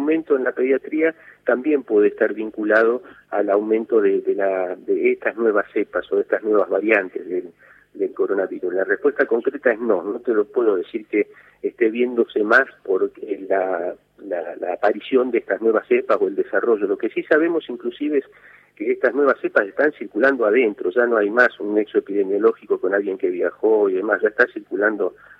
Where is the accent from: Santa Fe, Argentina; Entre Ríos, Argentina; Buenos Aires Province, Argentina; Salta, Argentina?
Santa Fe, Argentina; Rosario; Yo soy de Rosario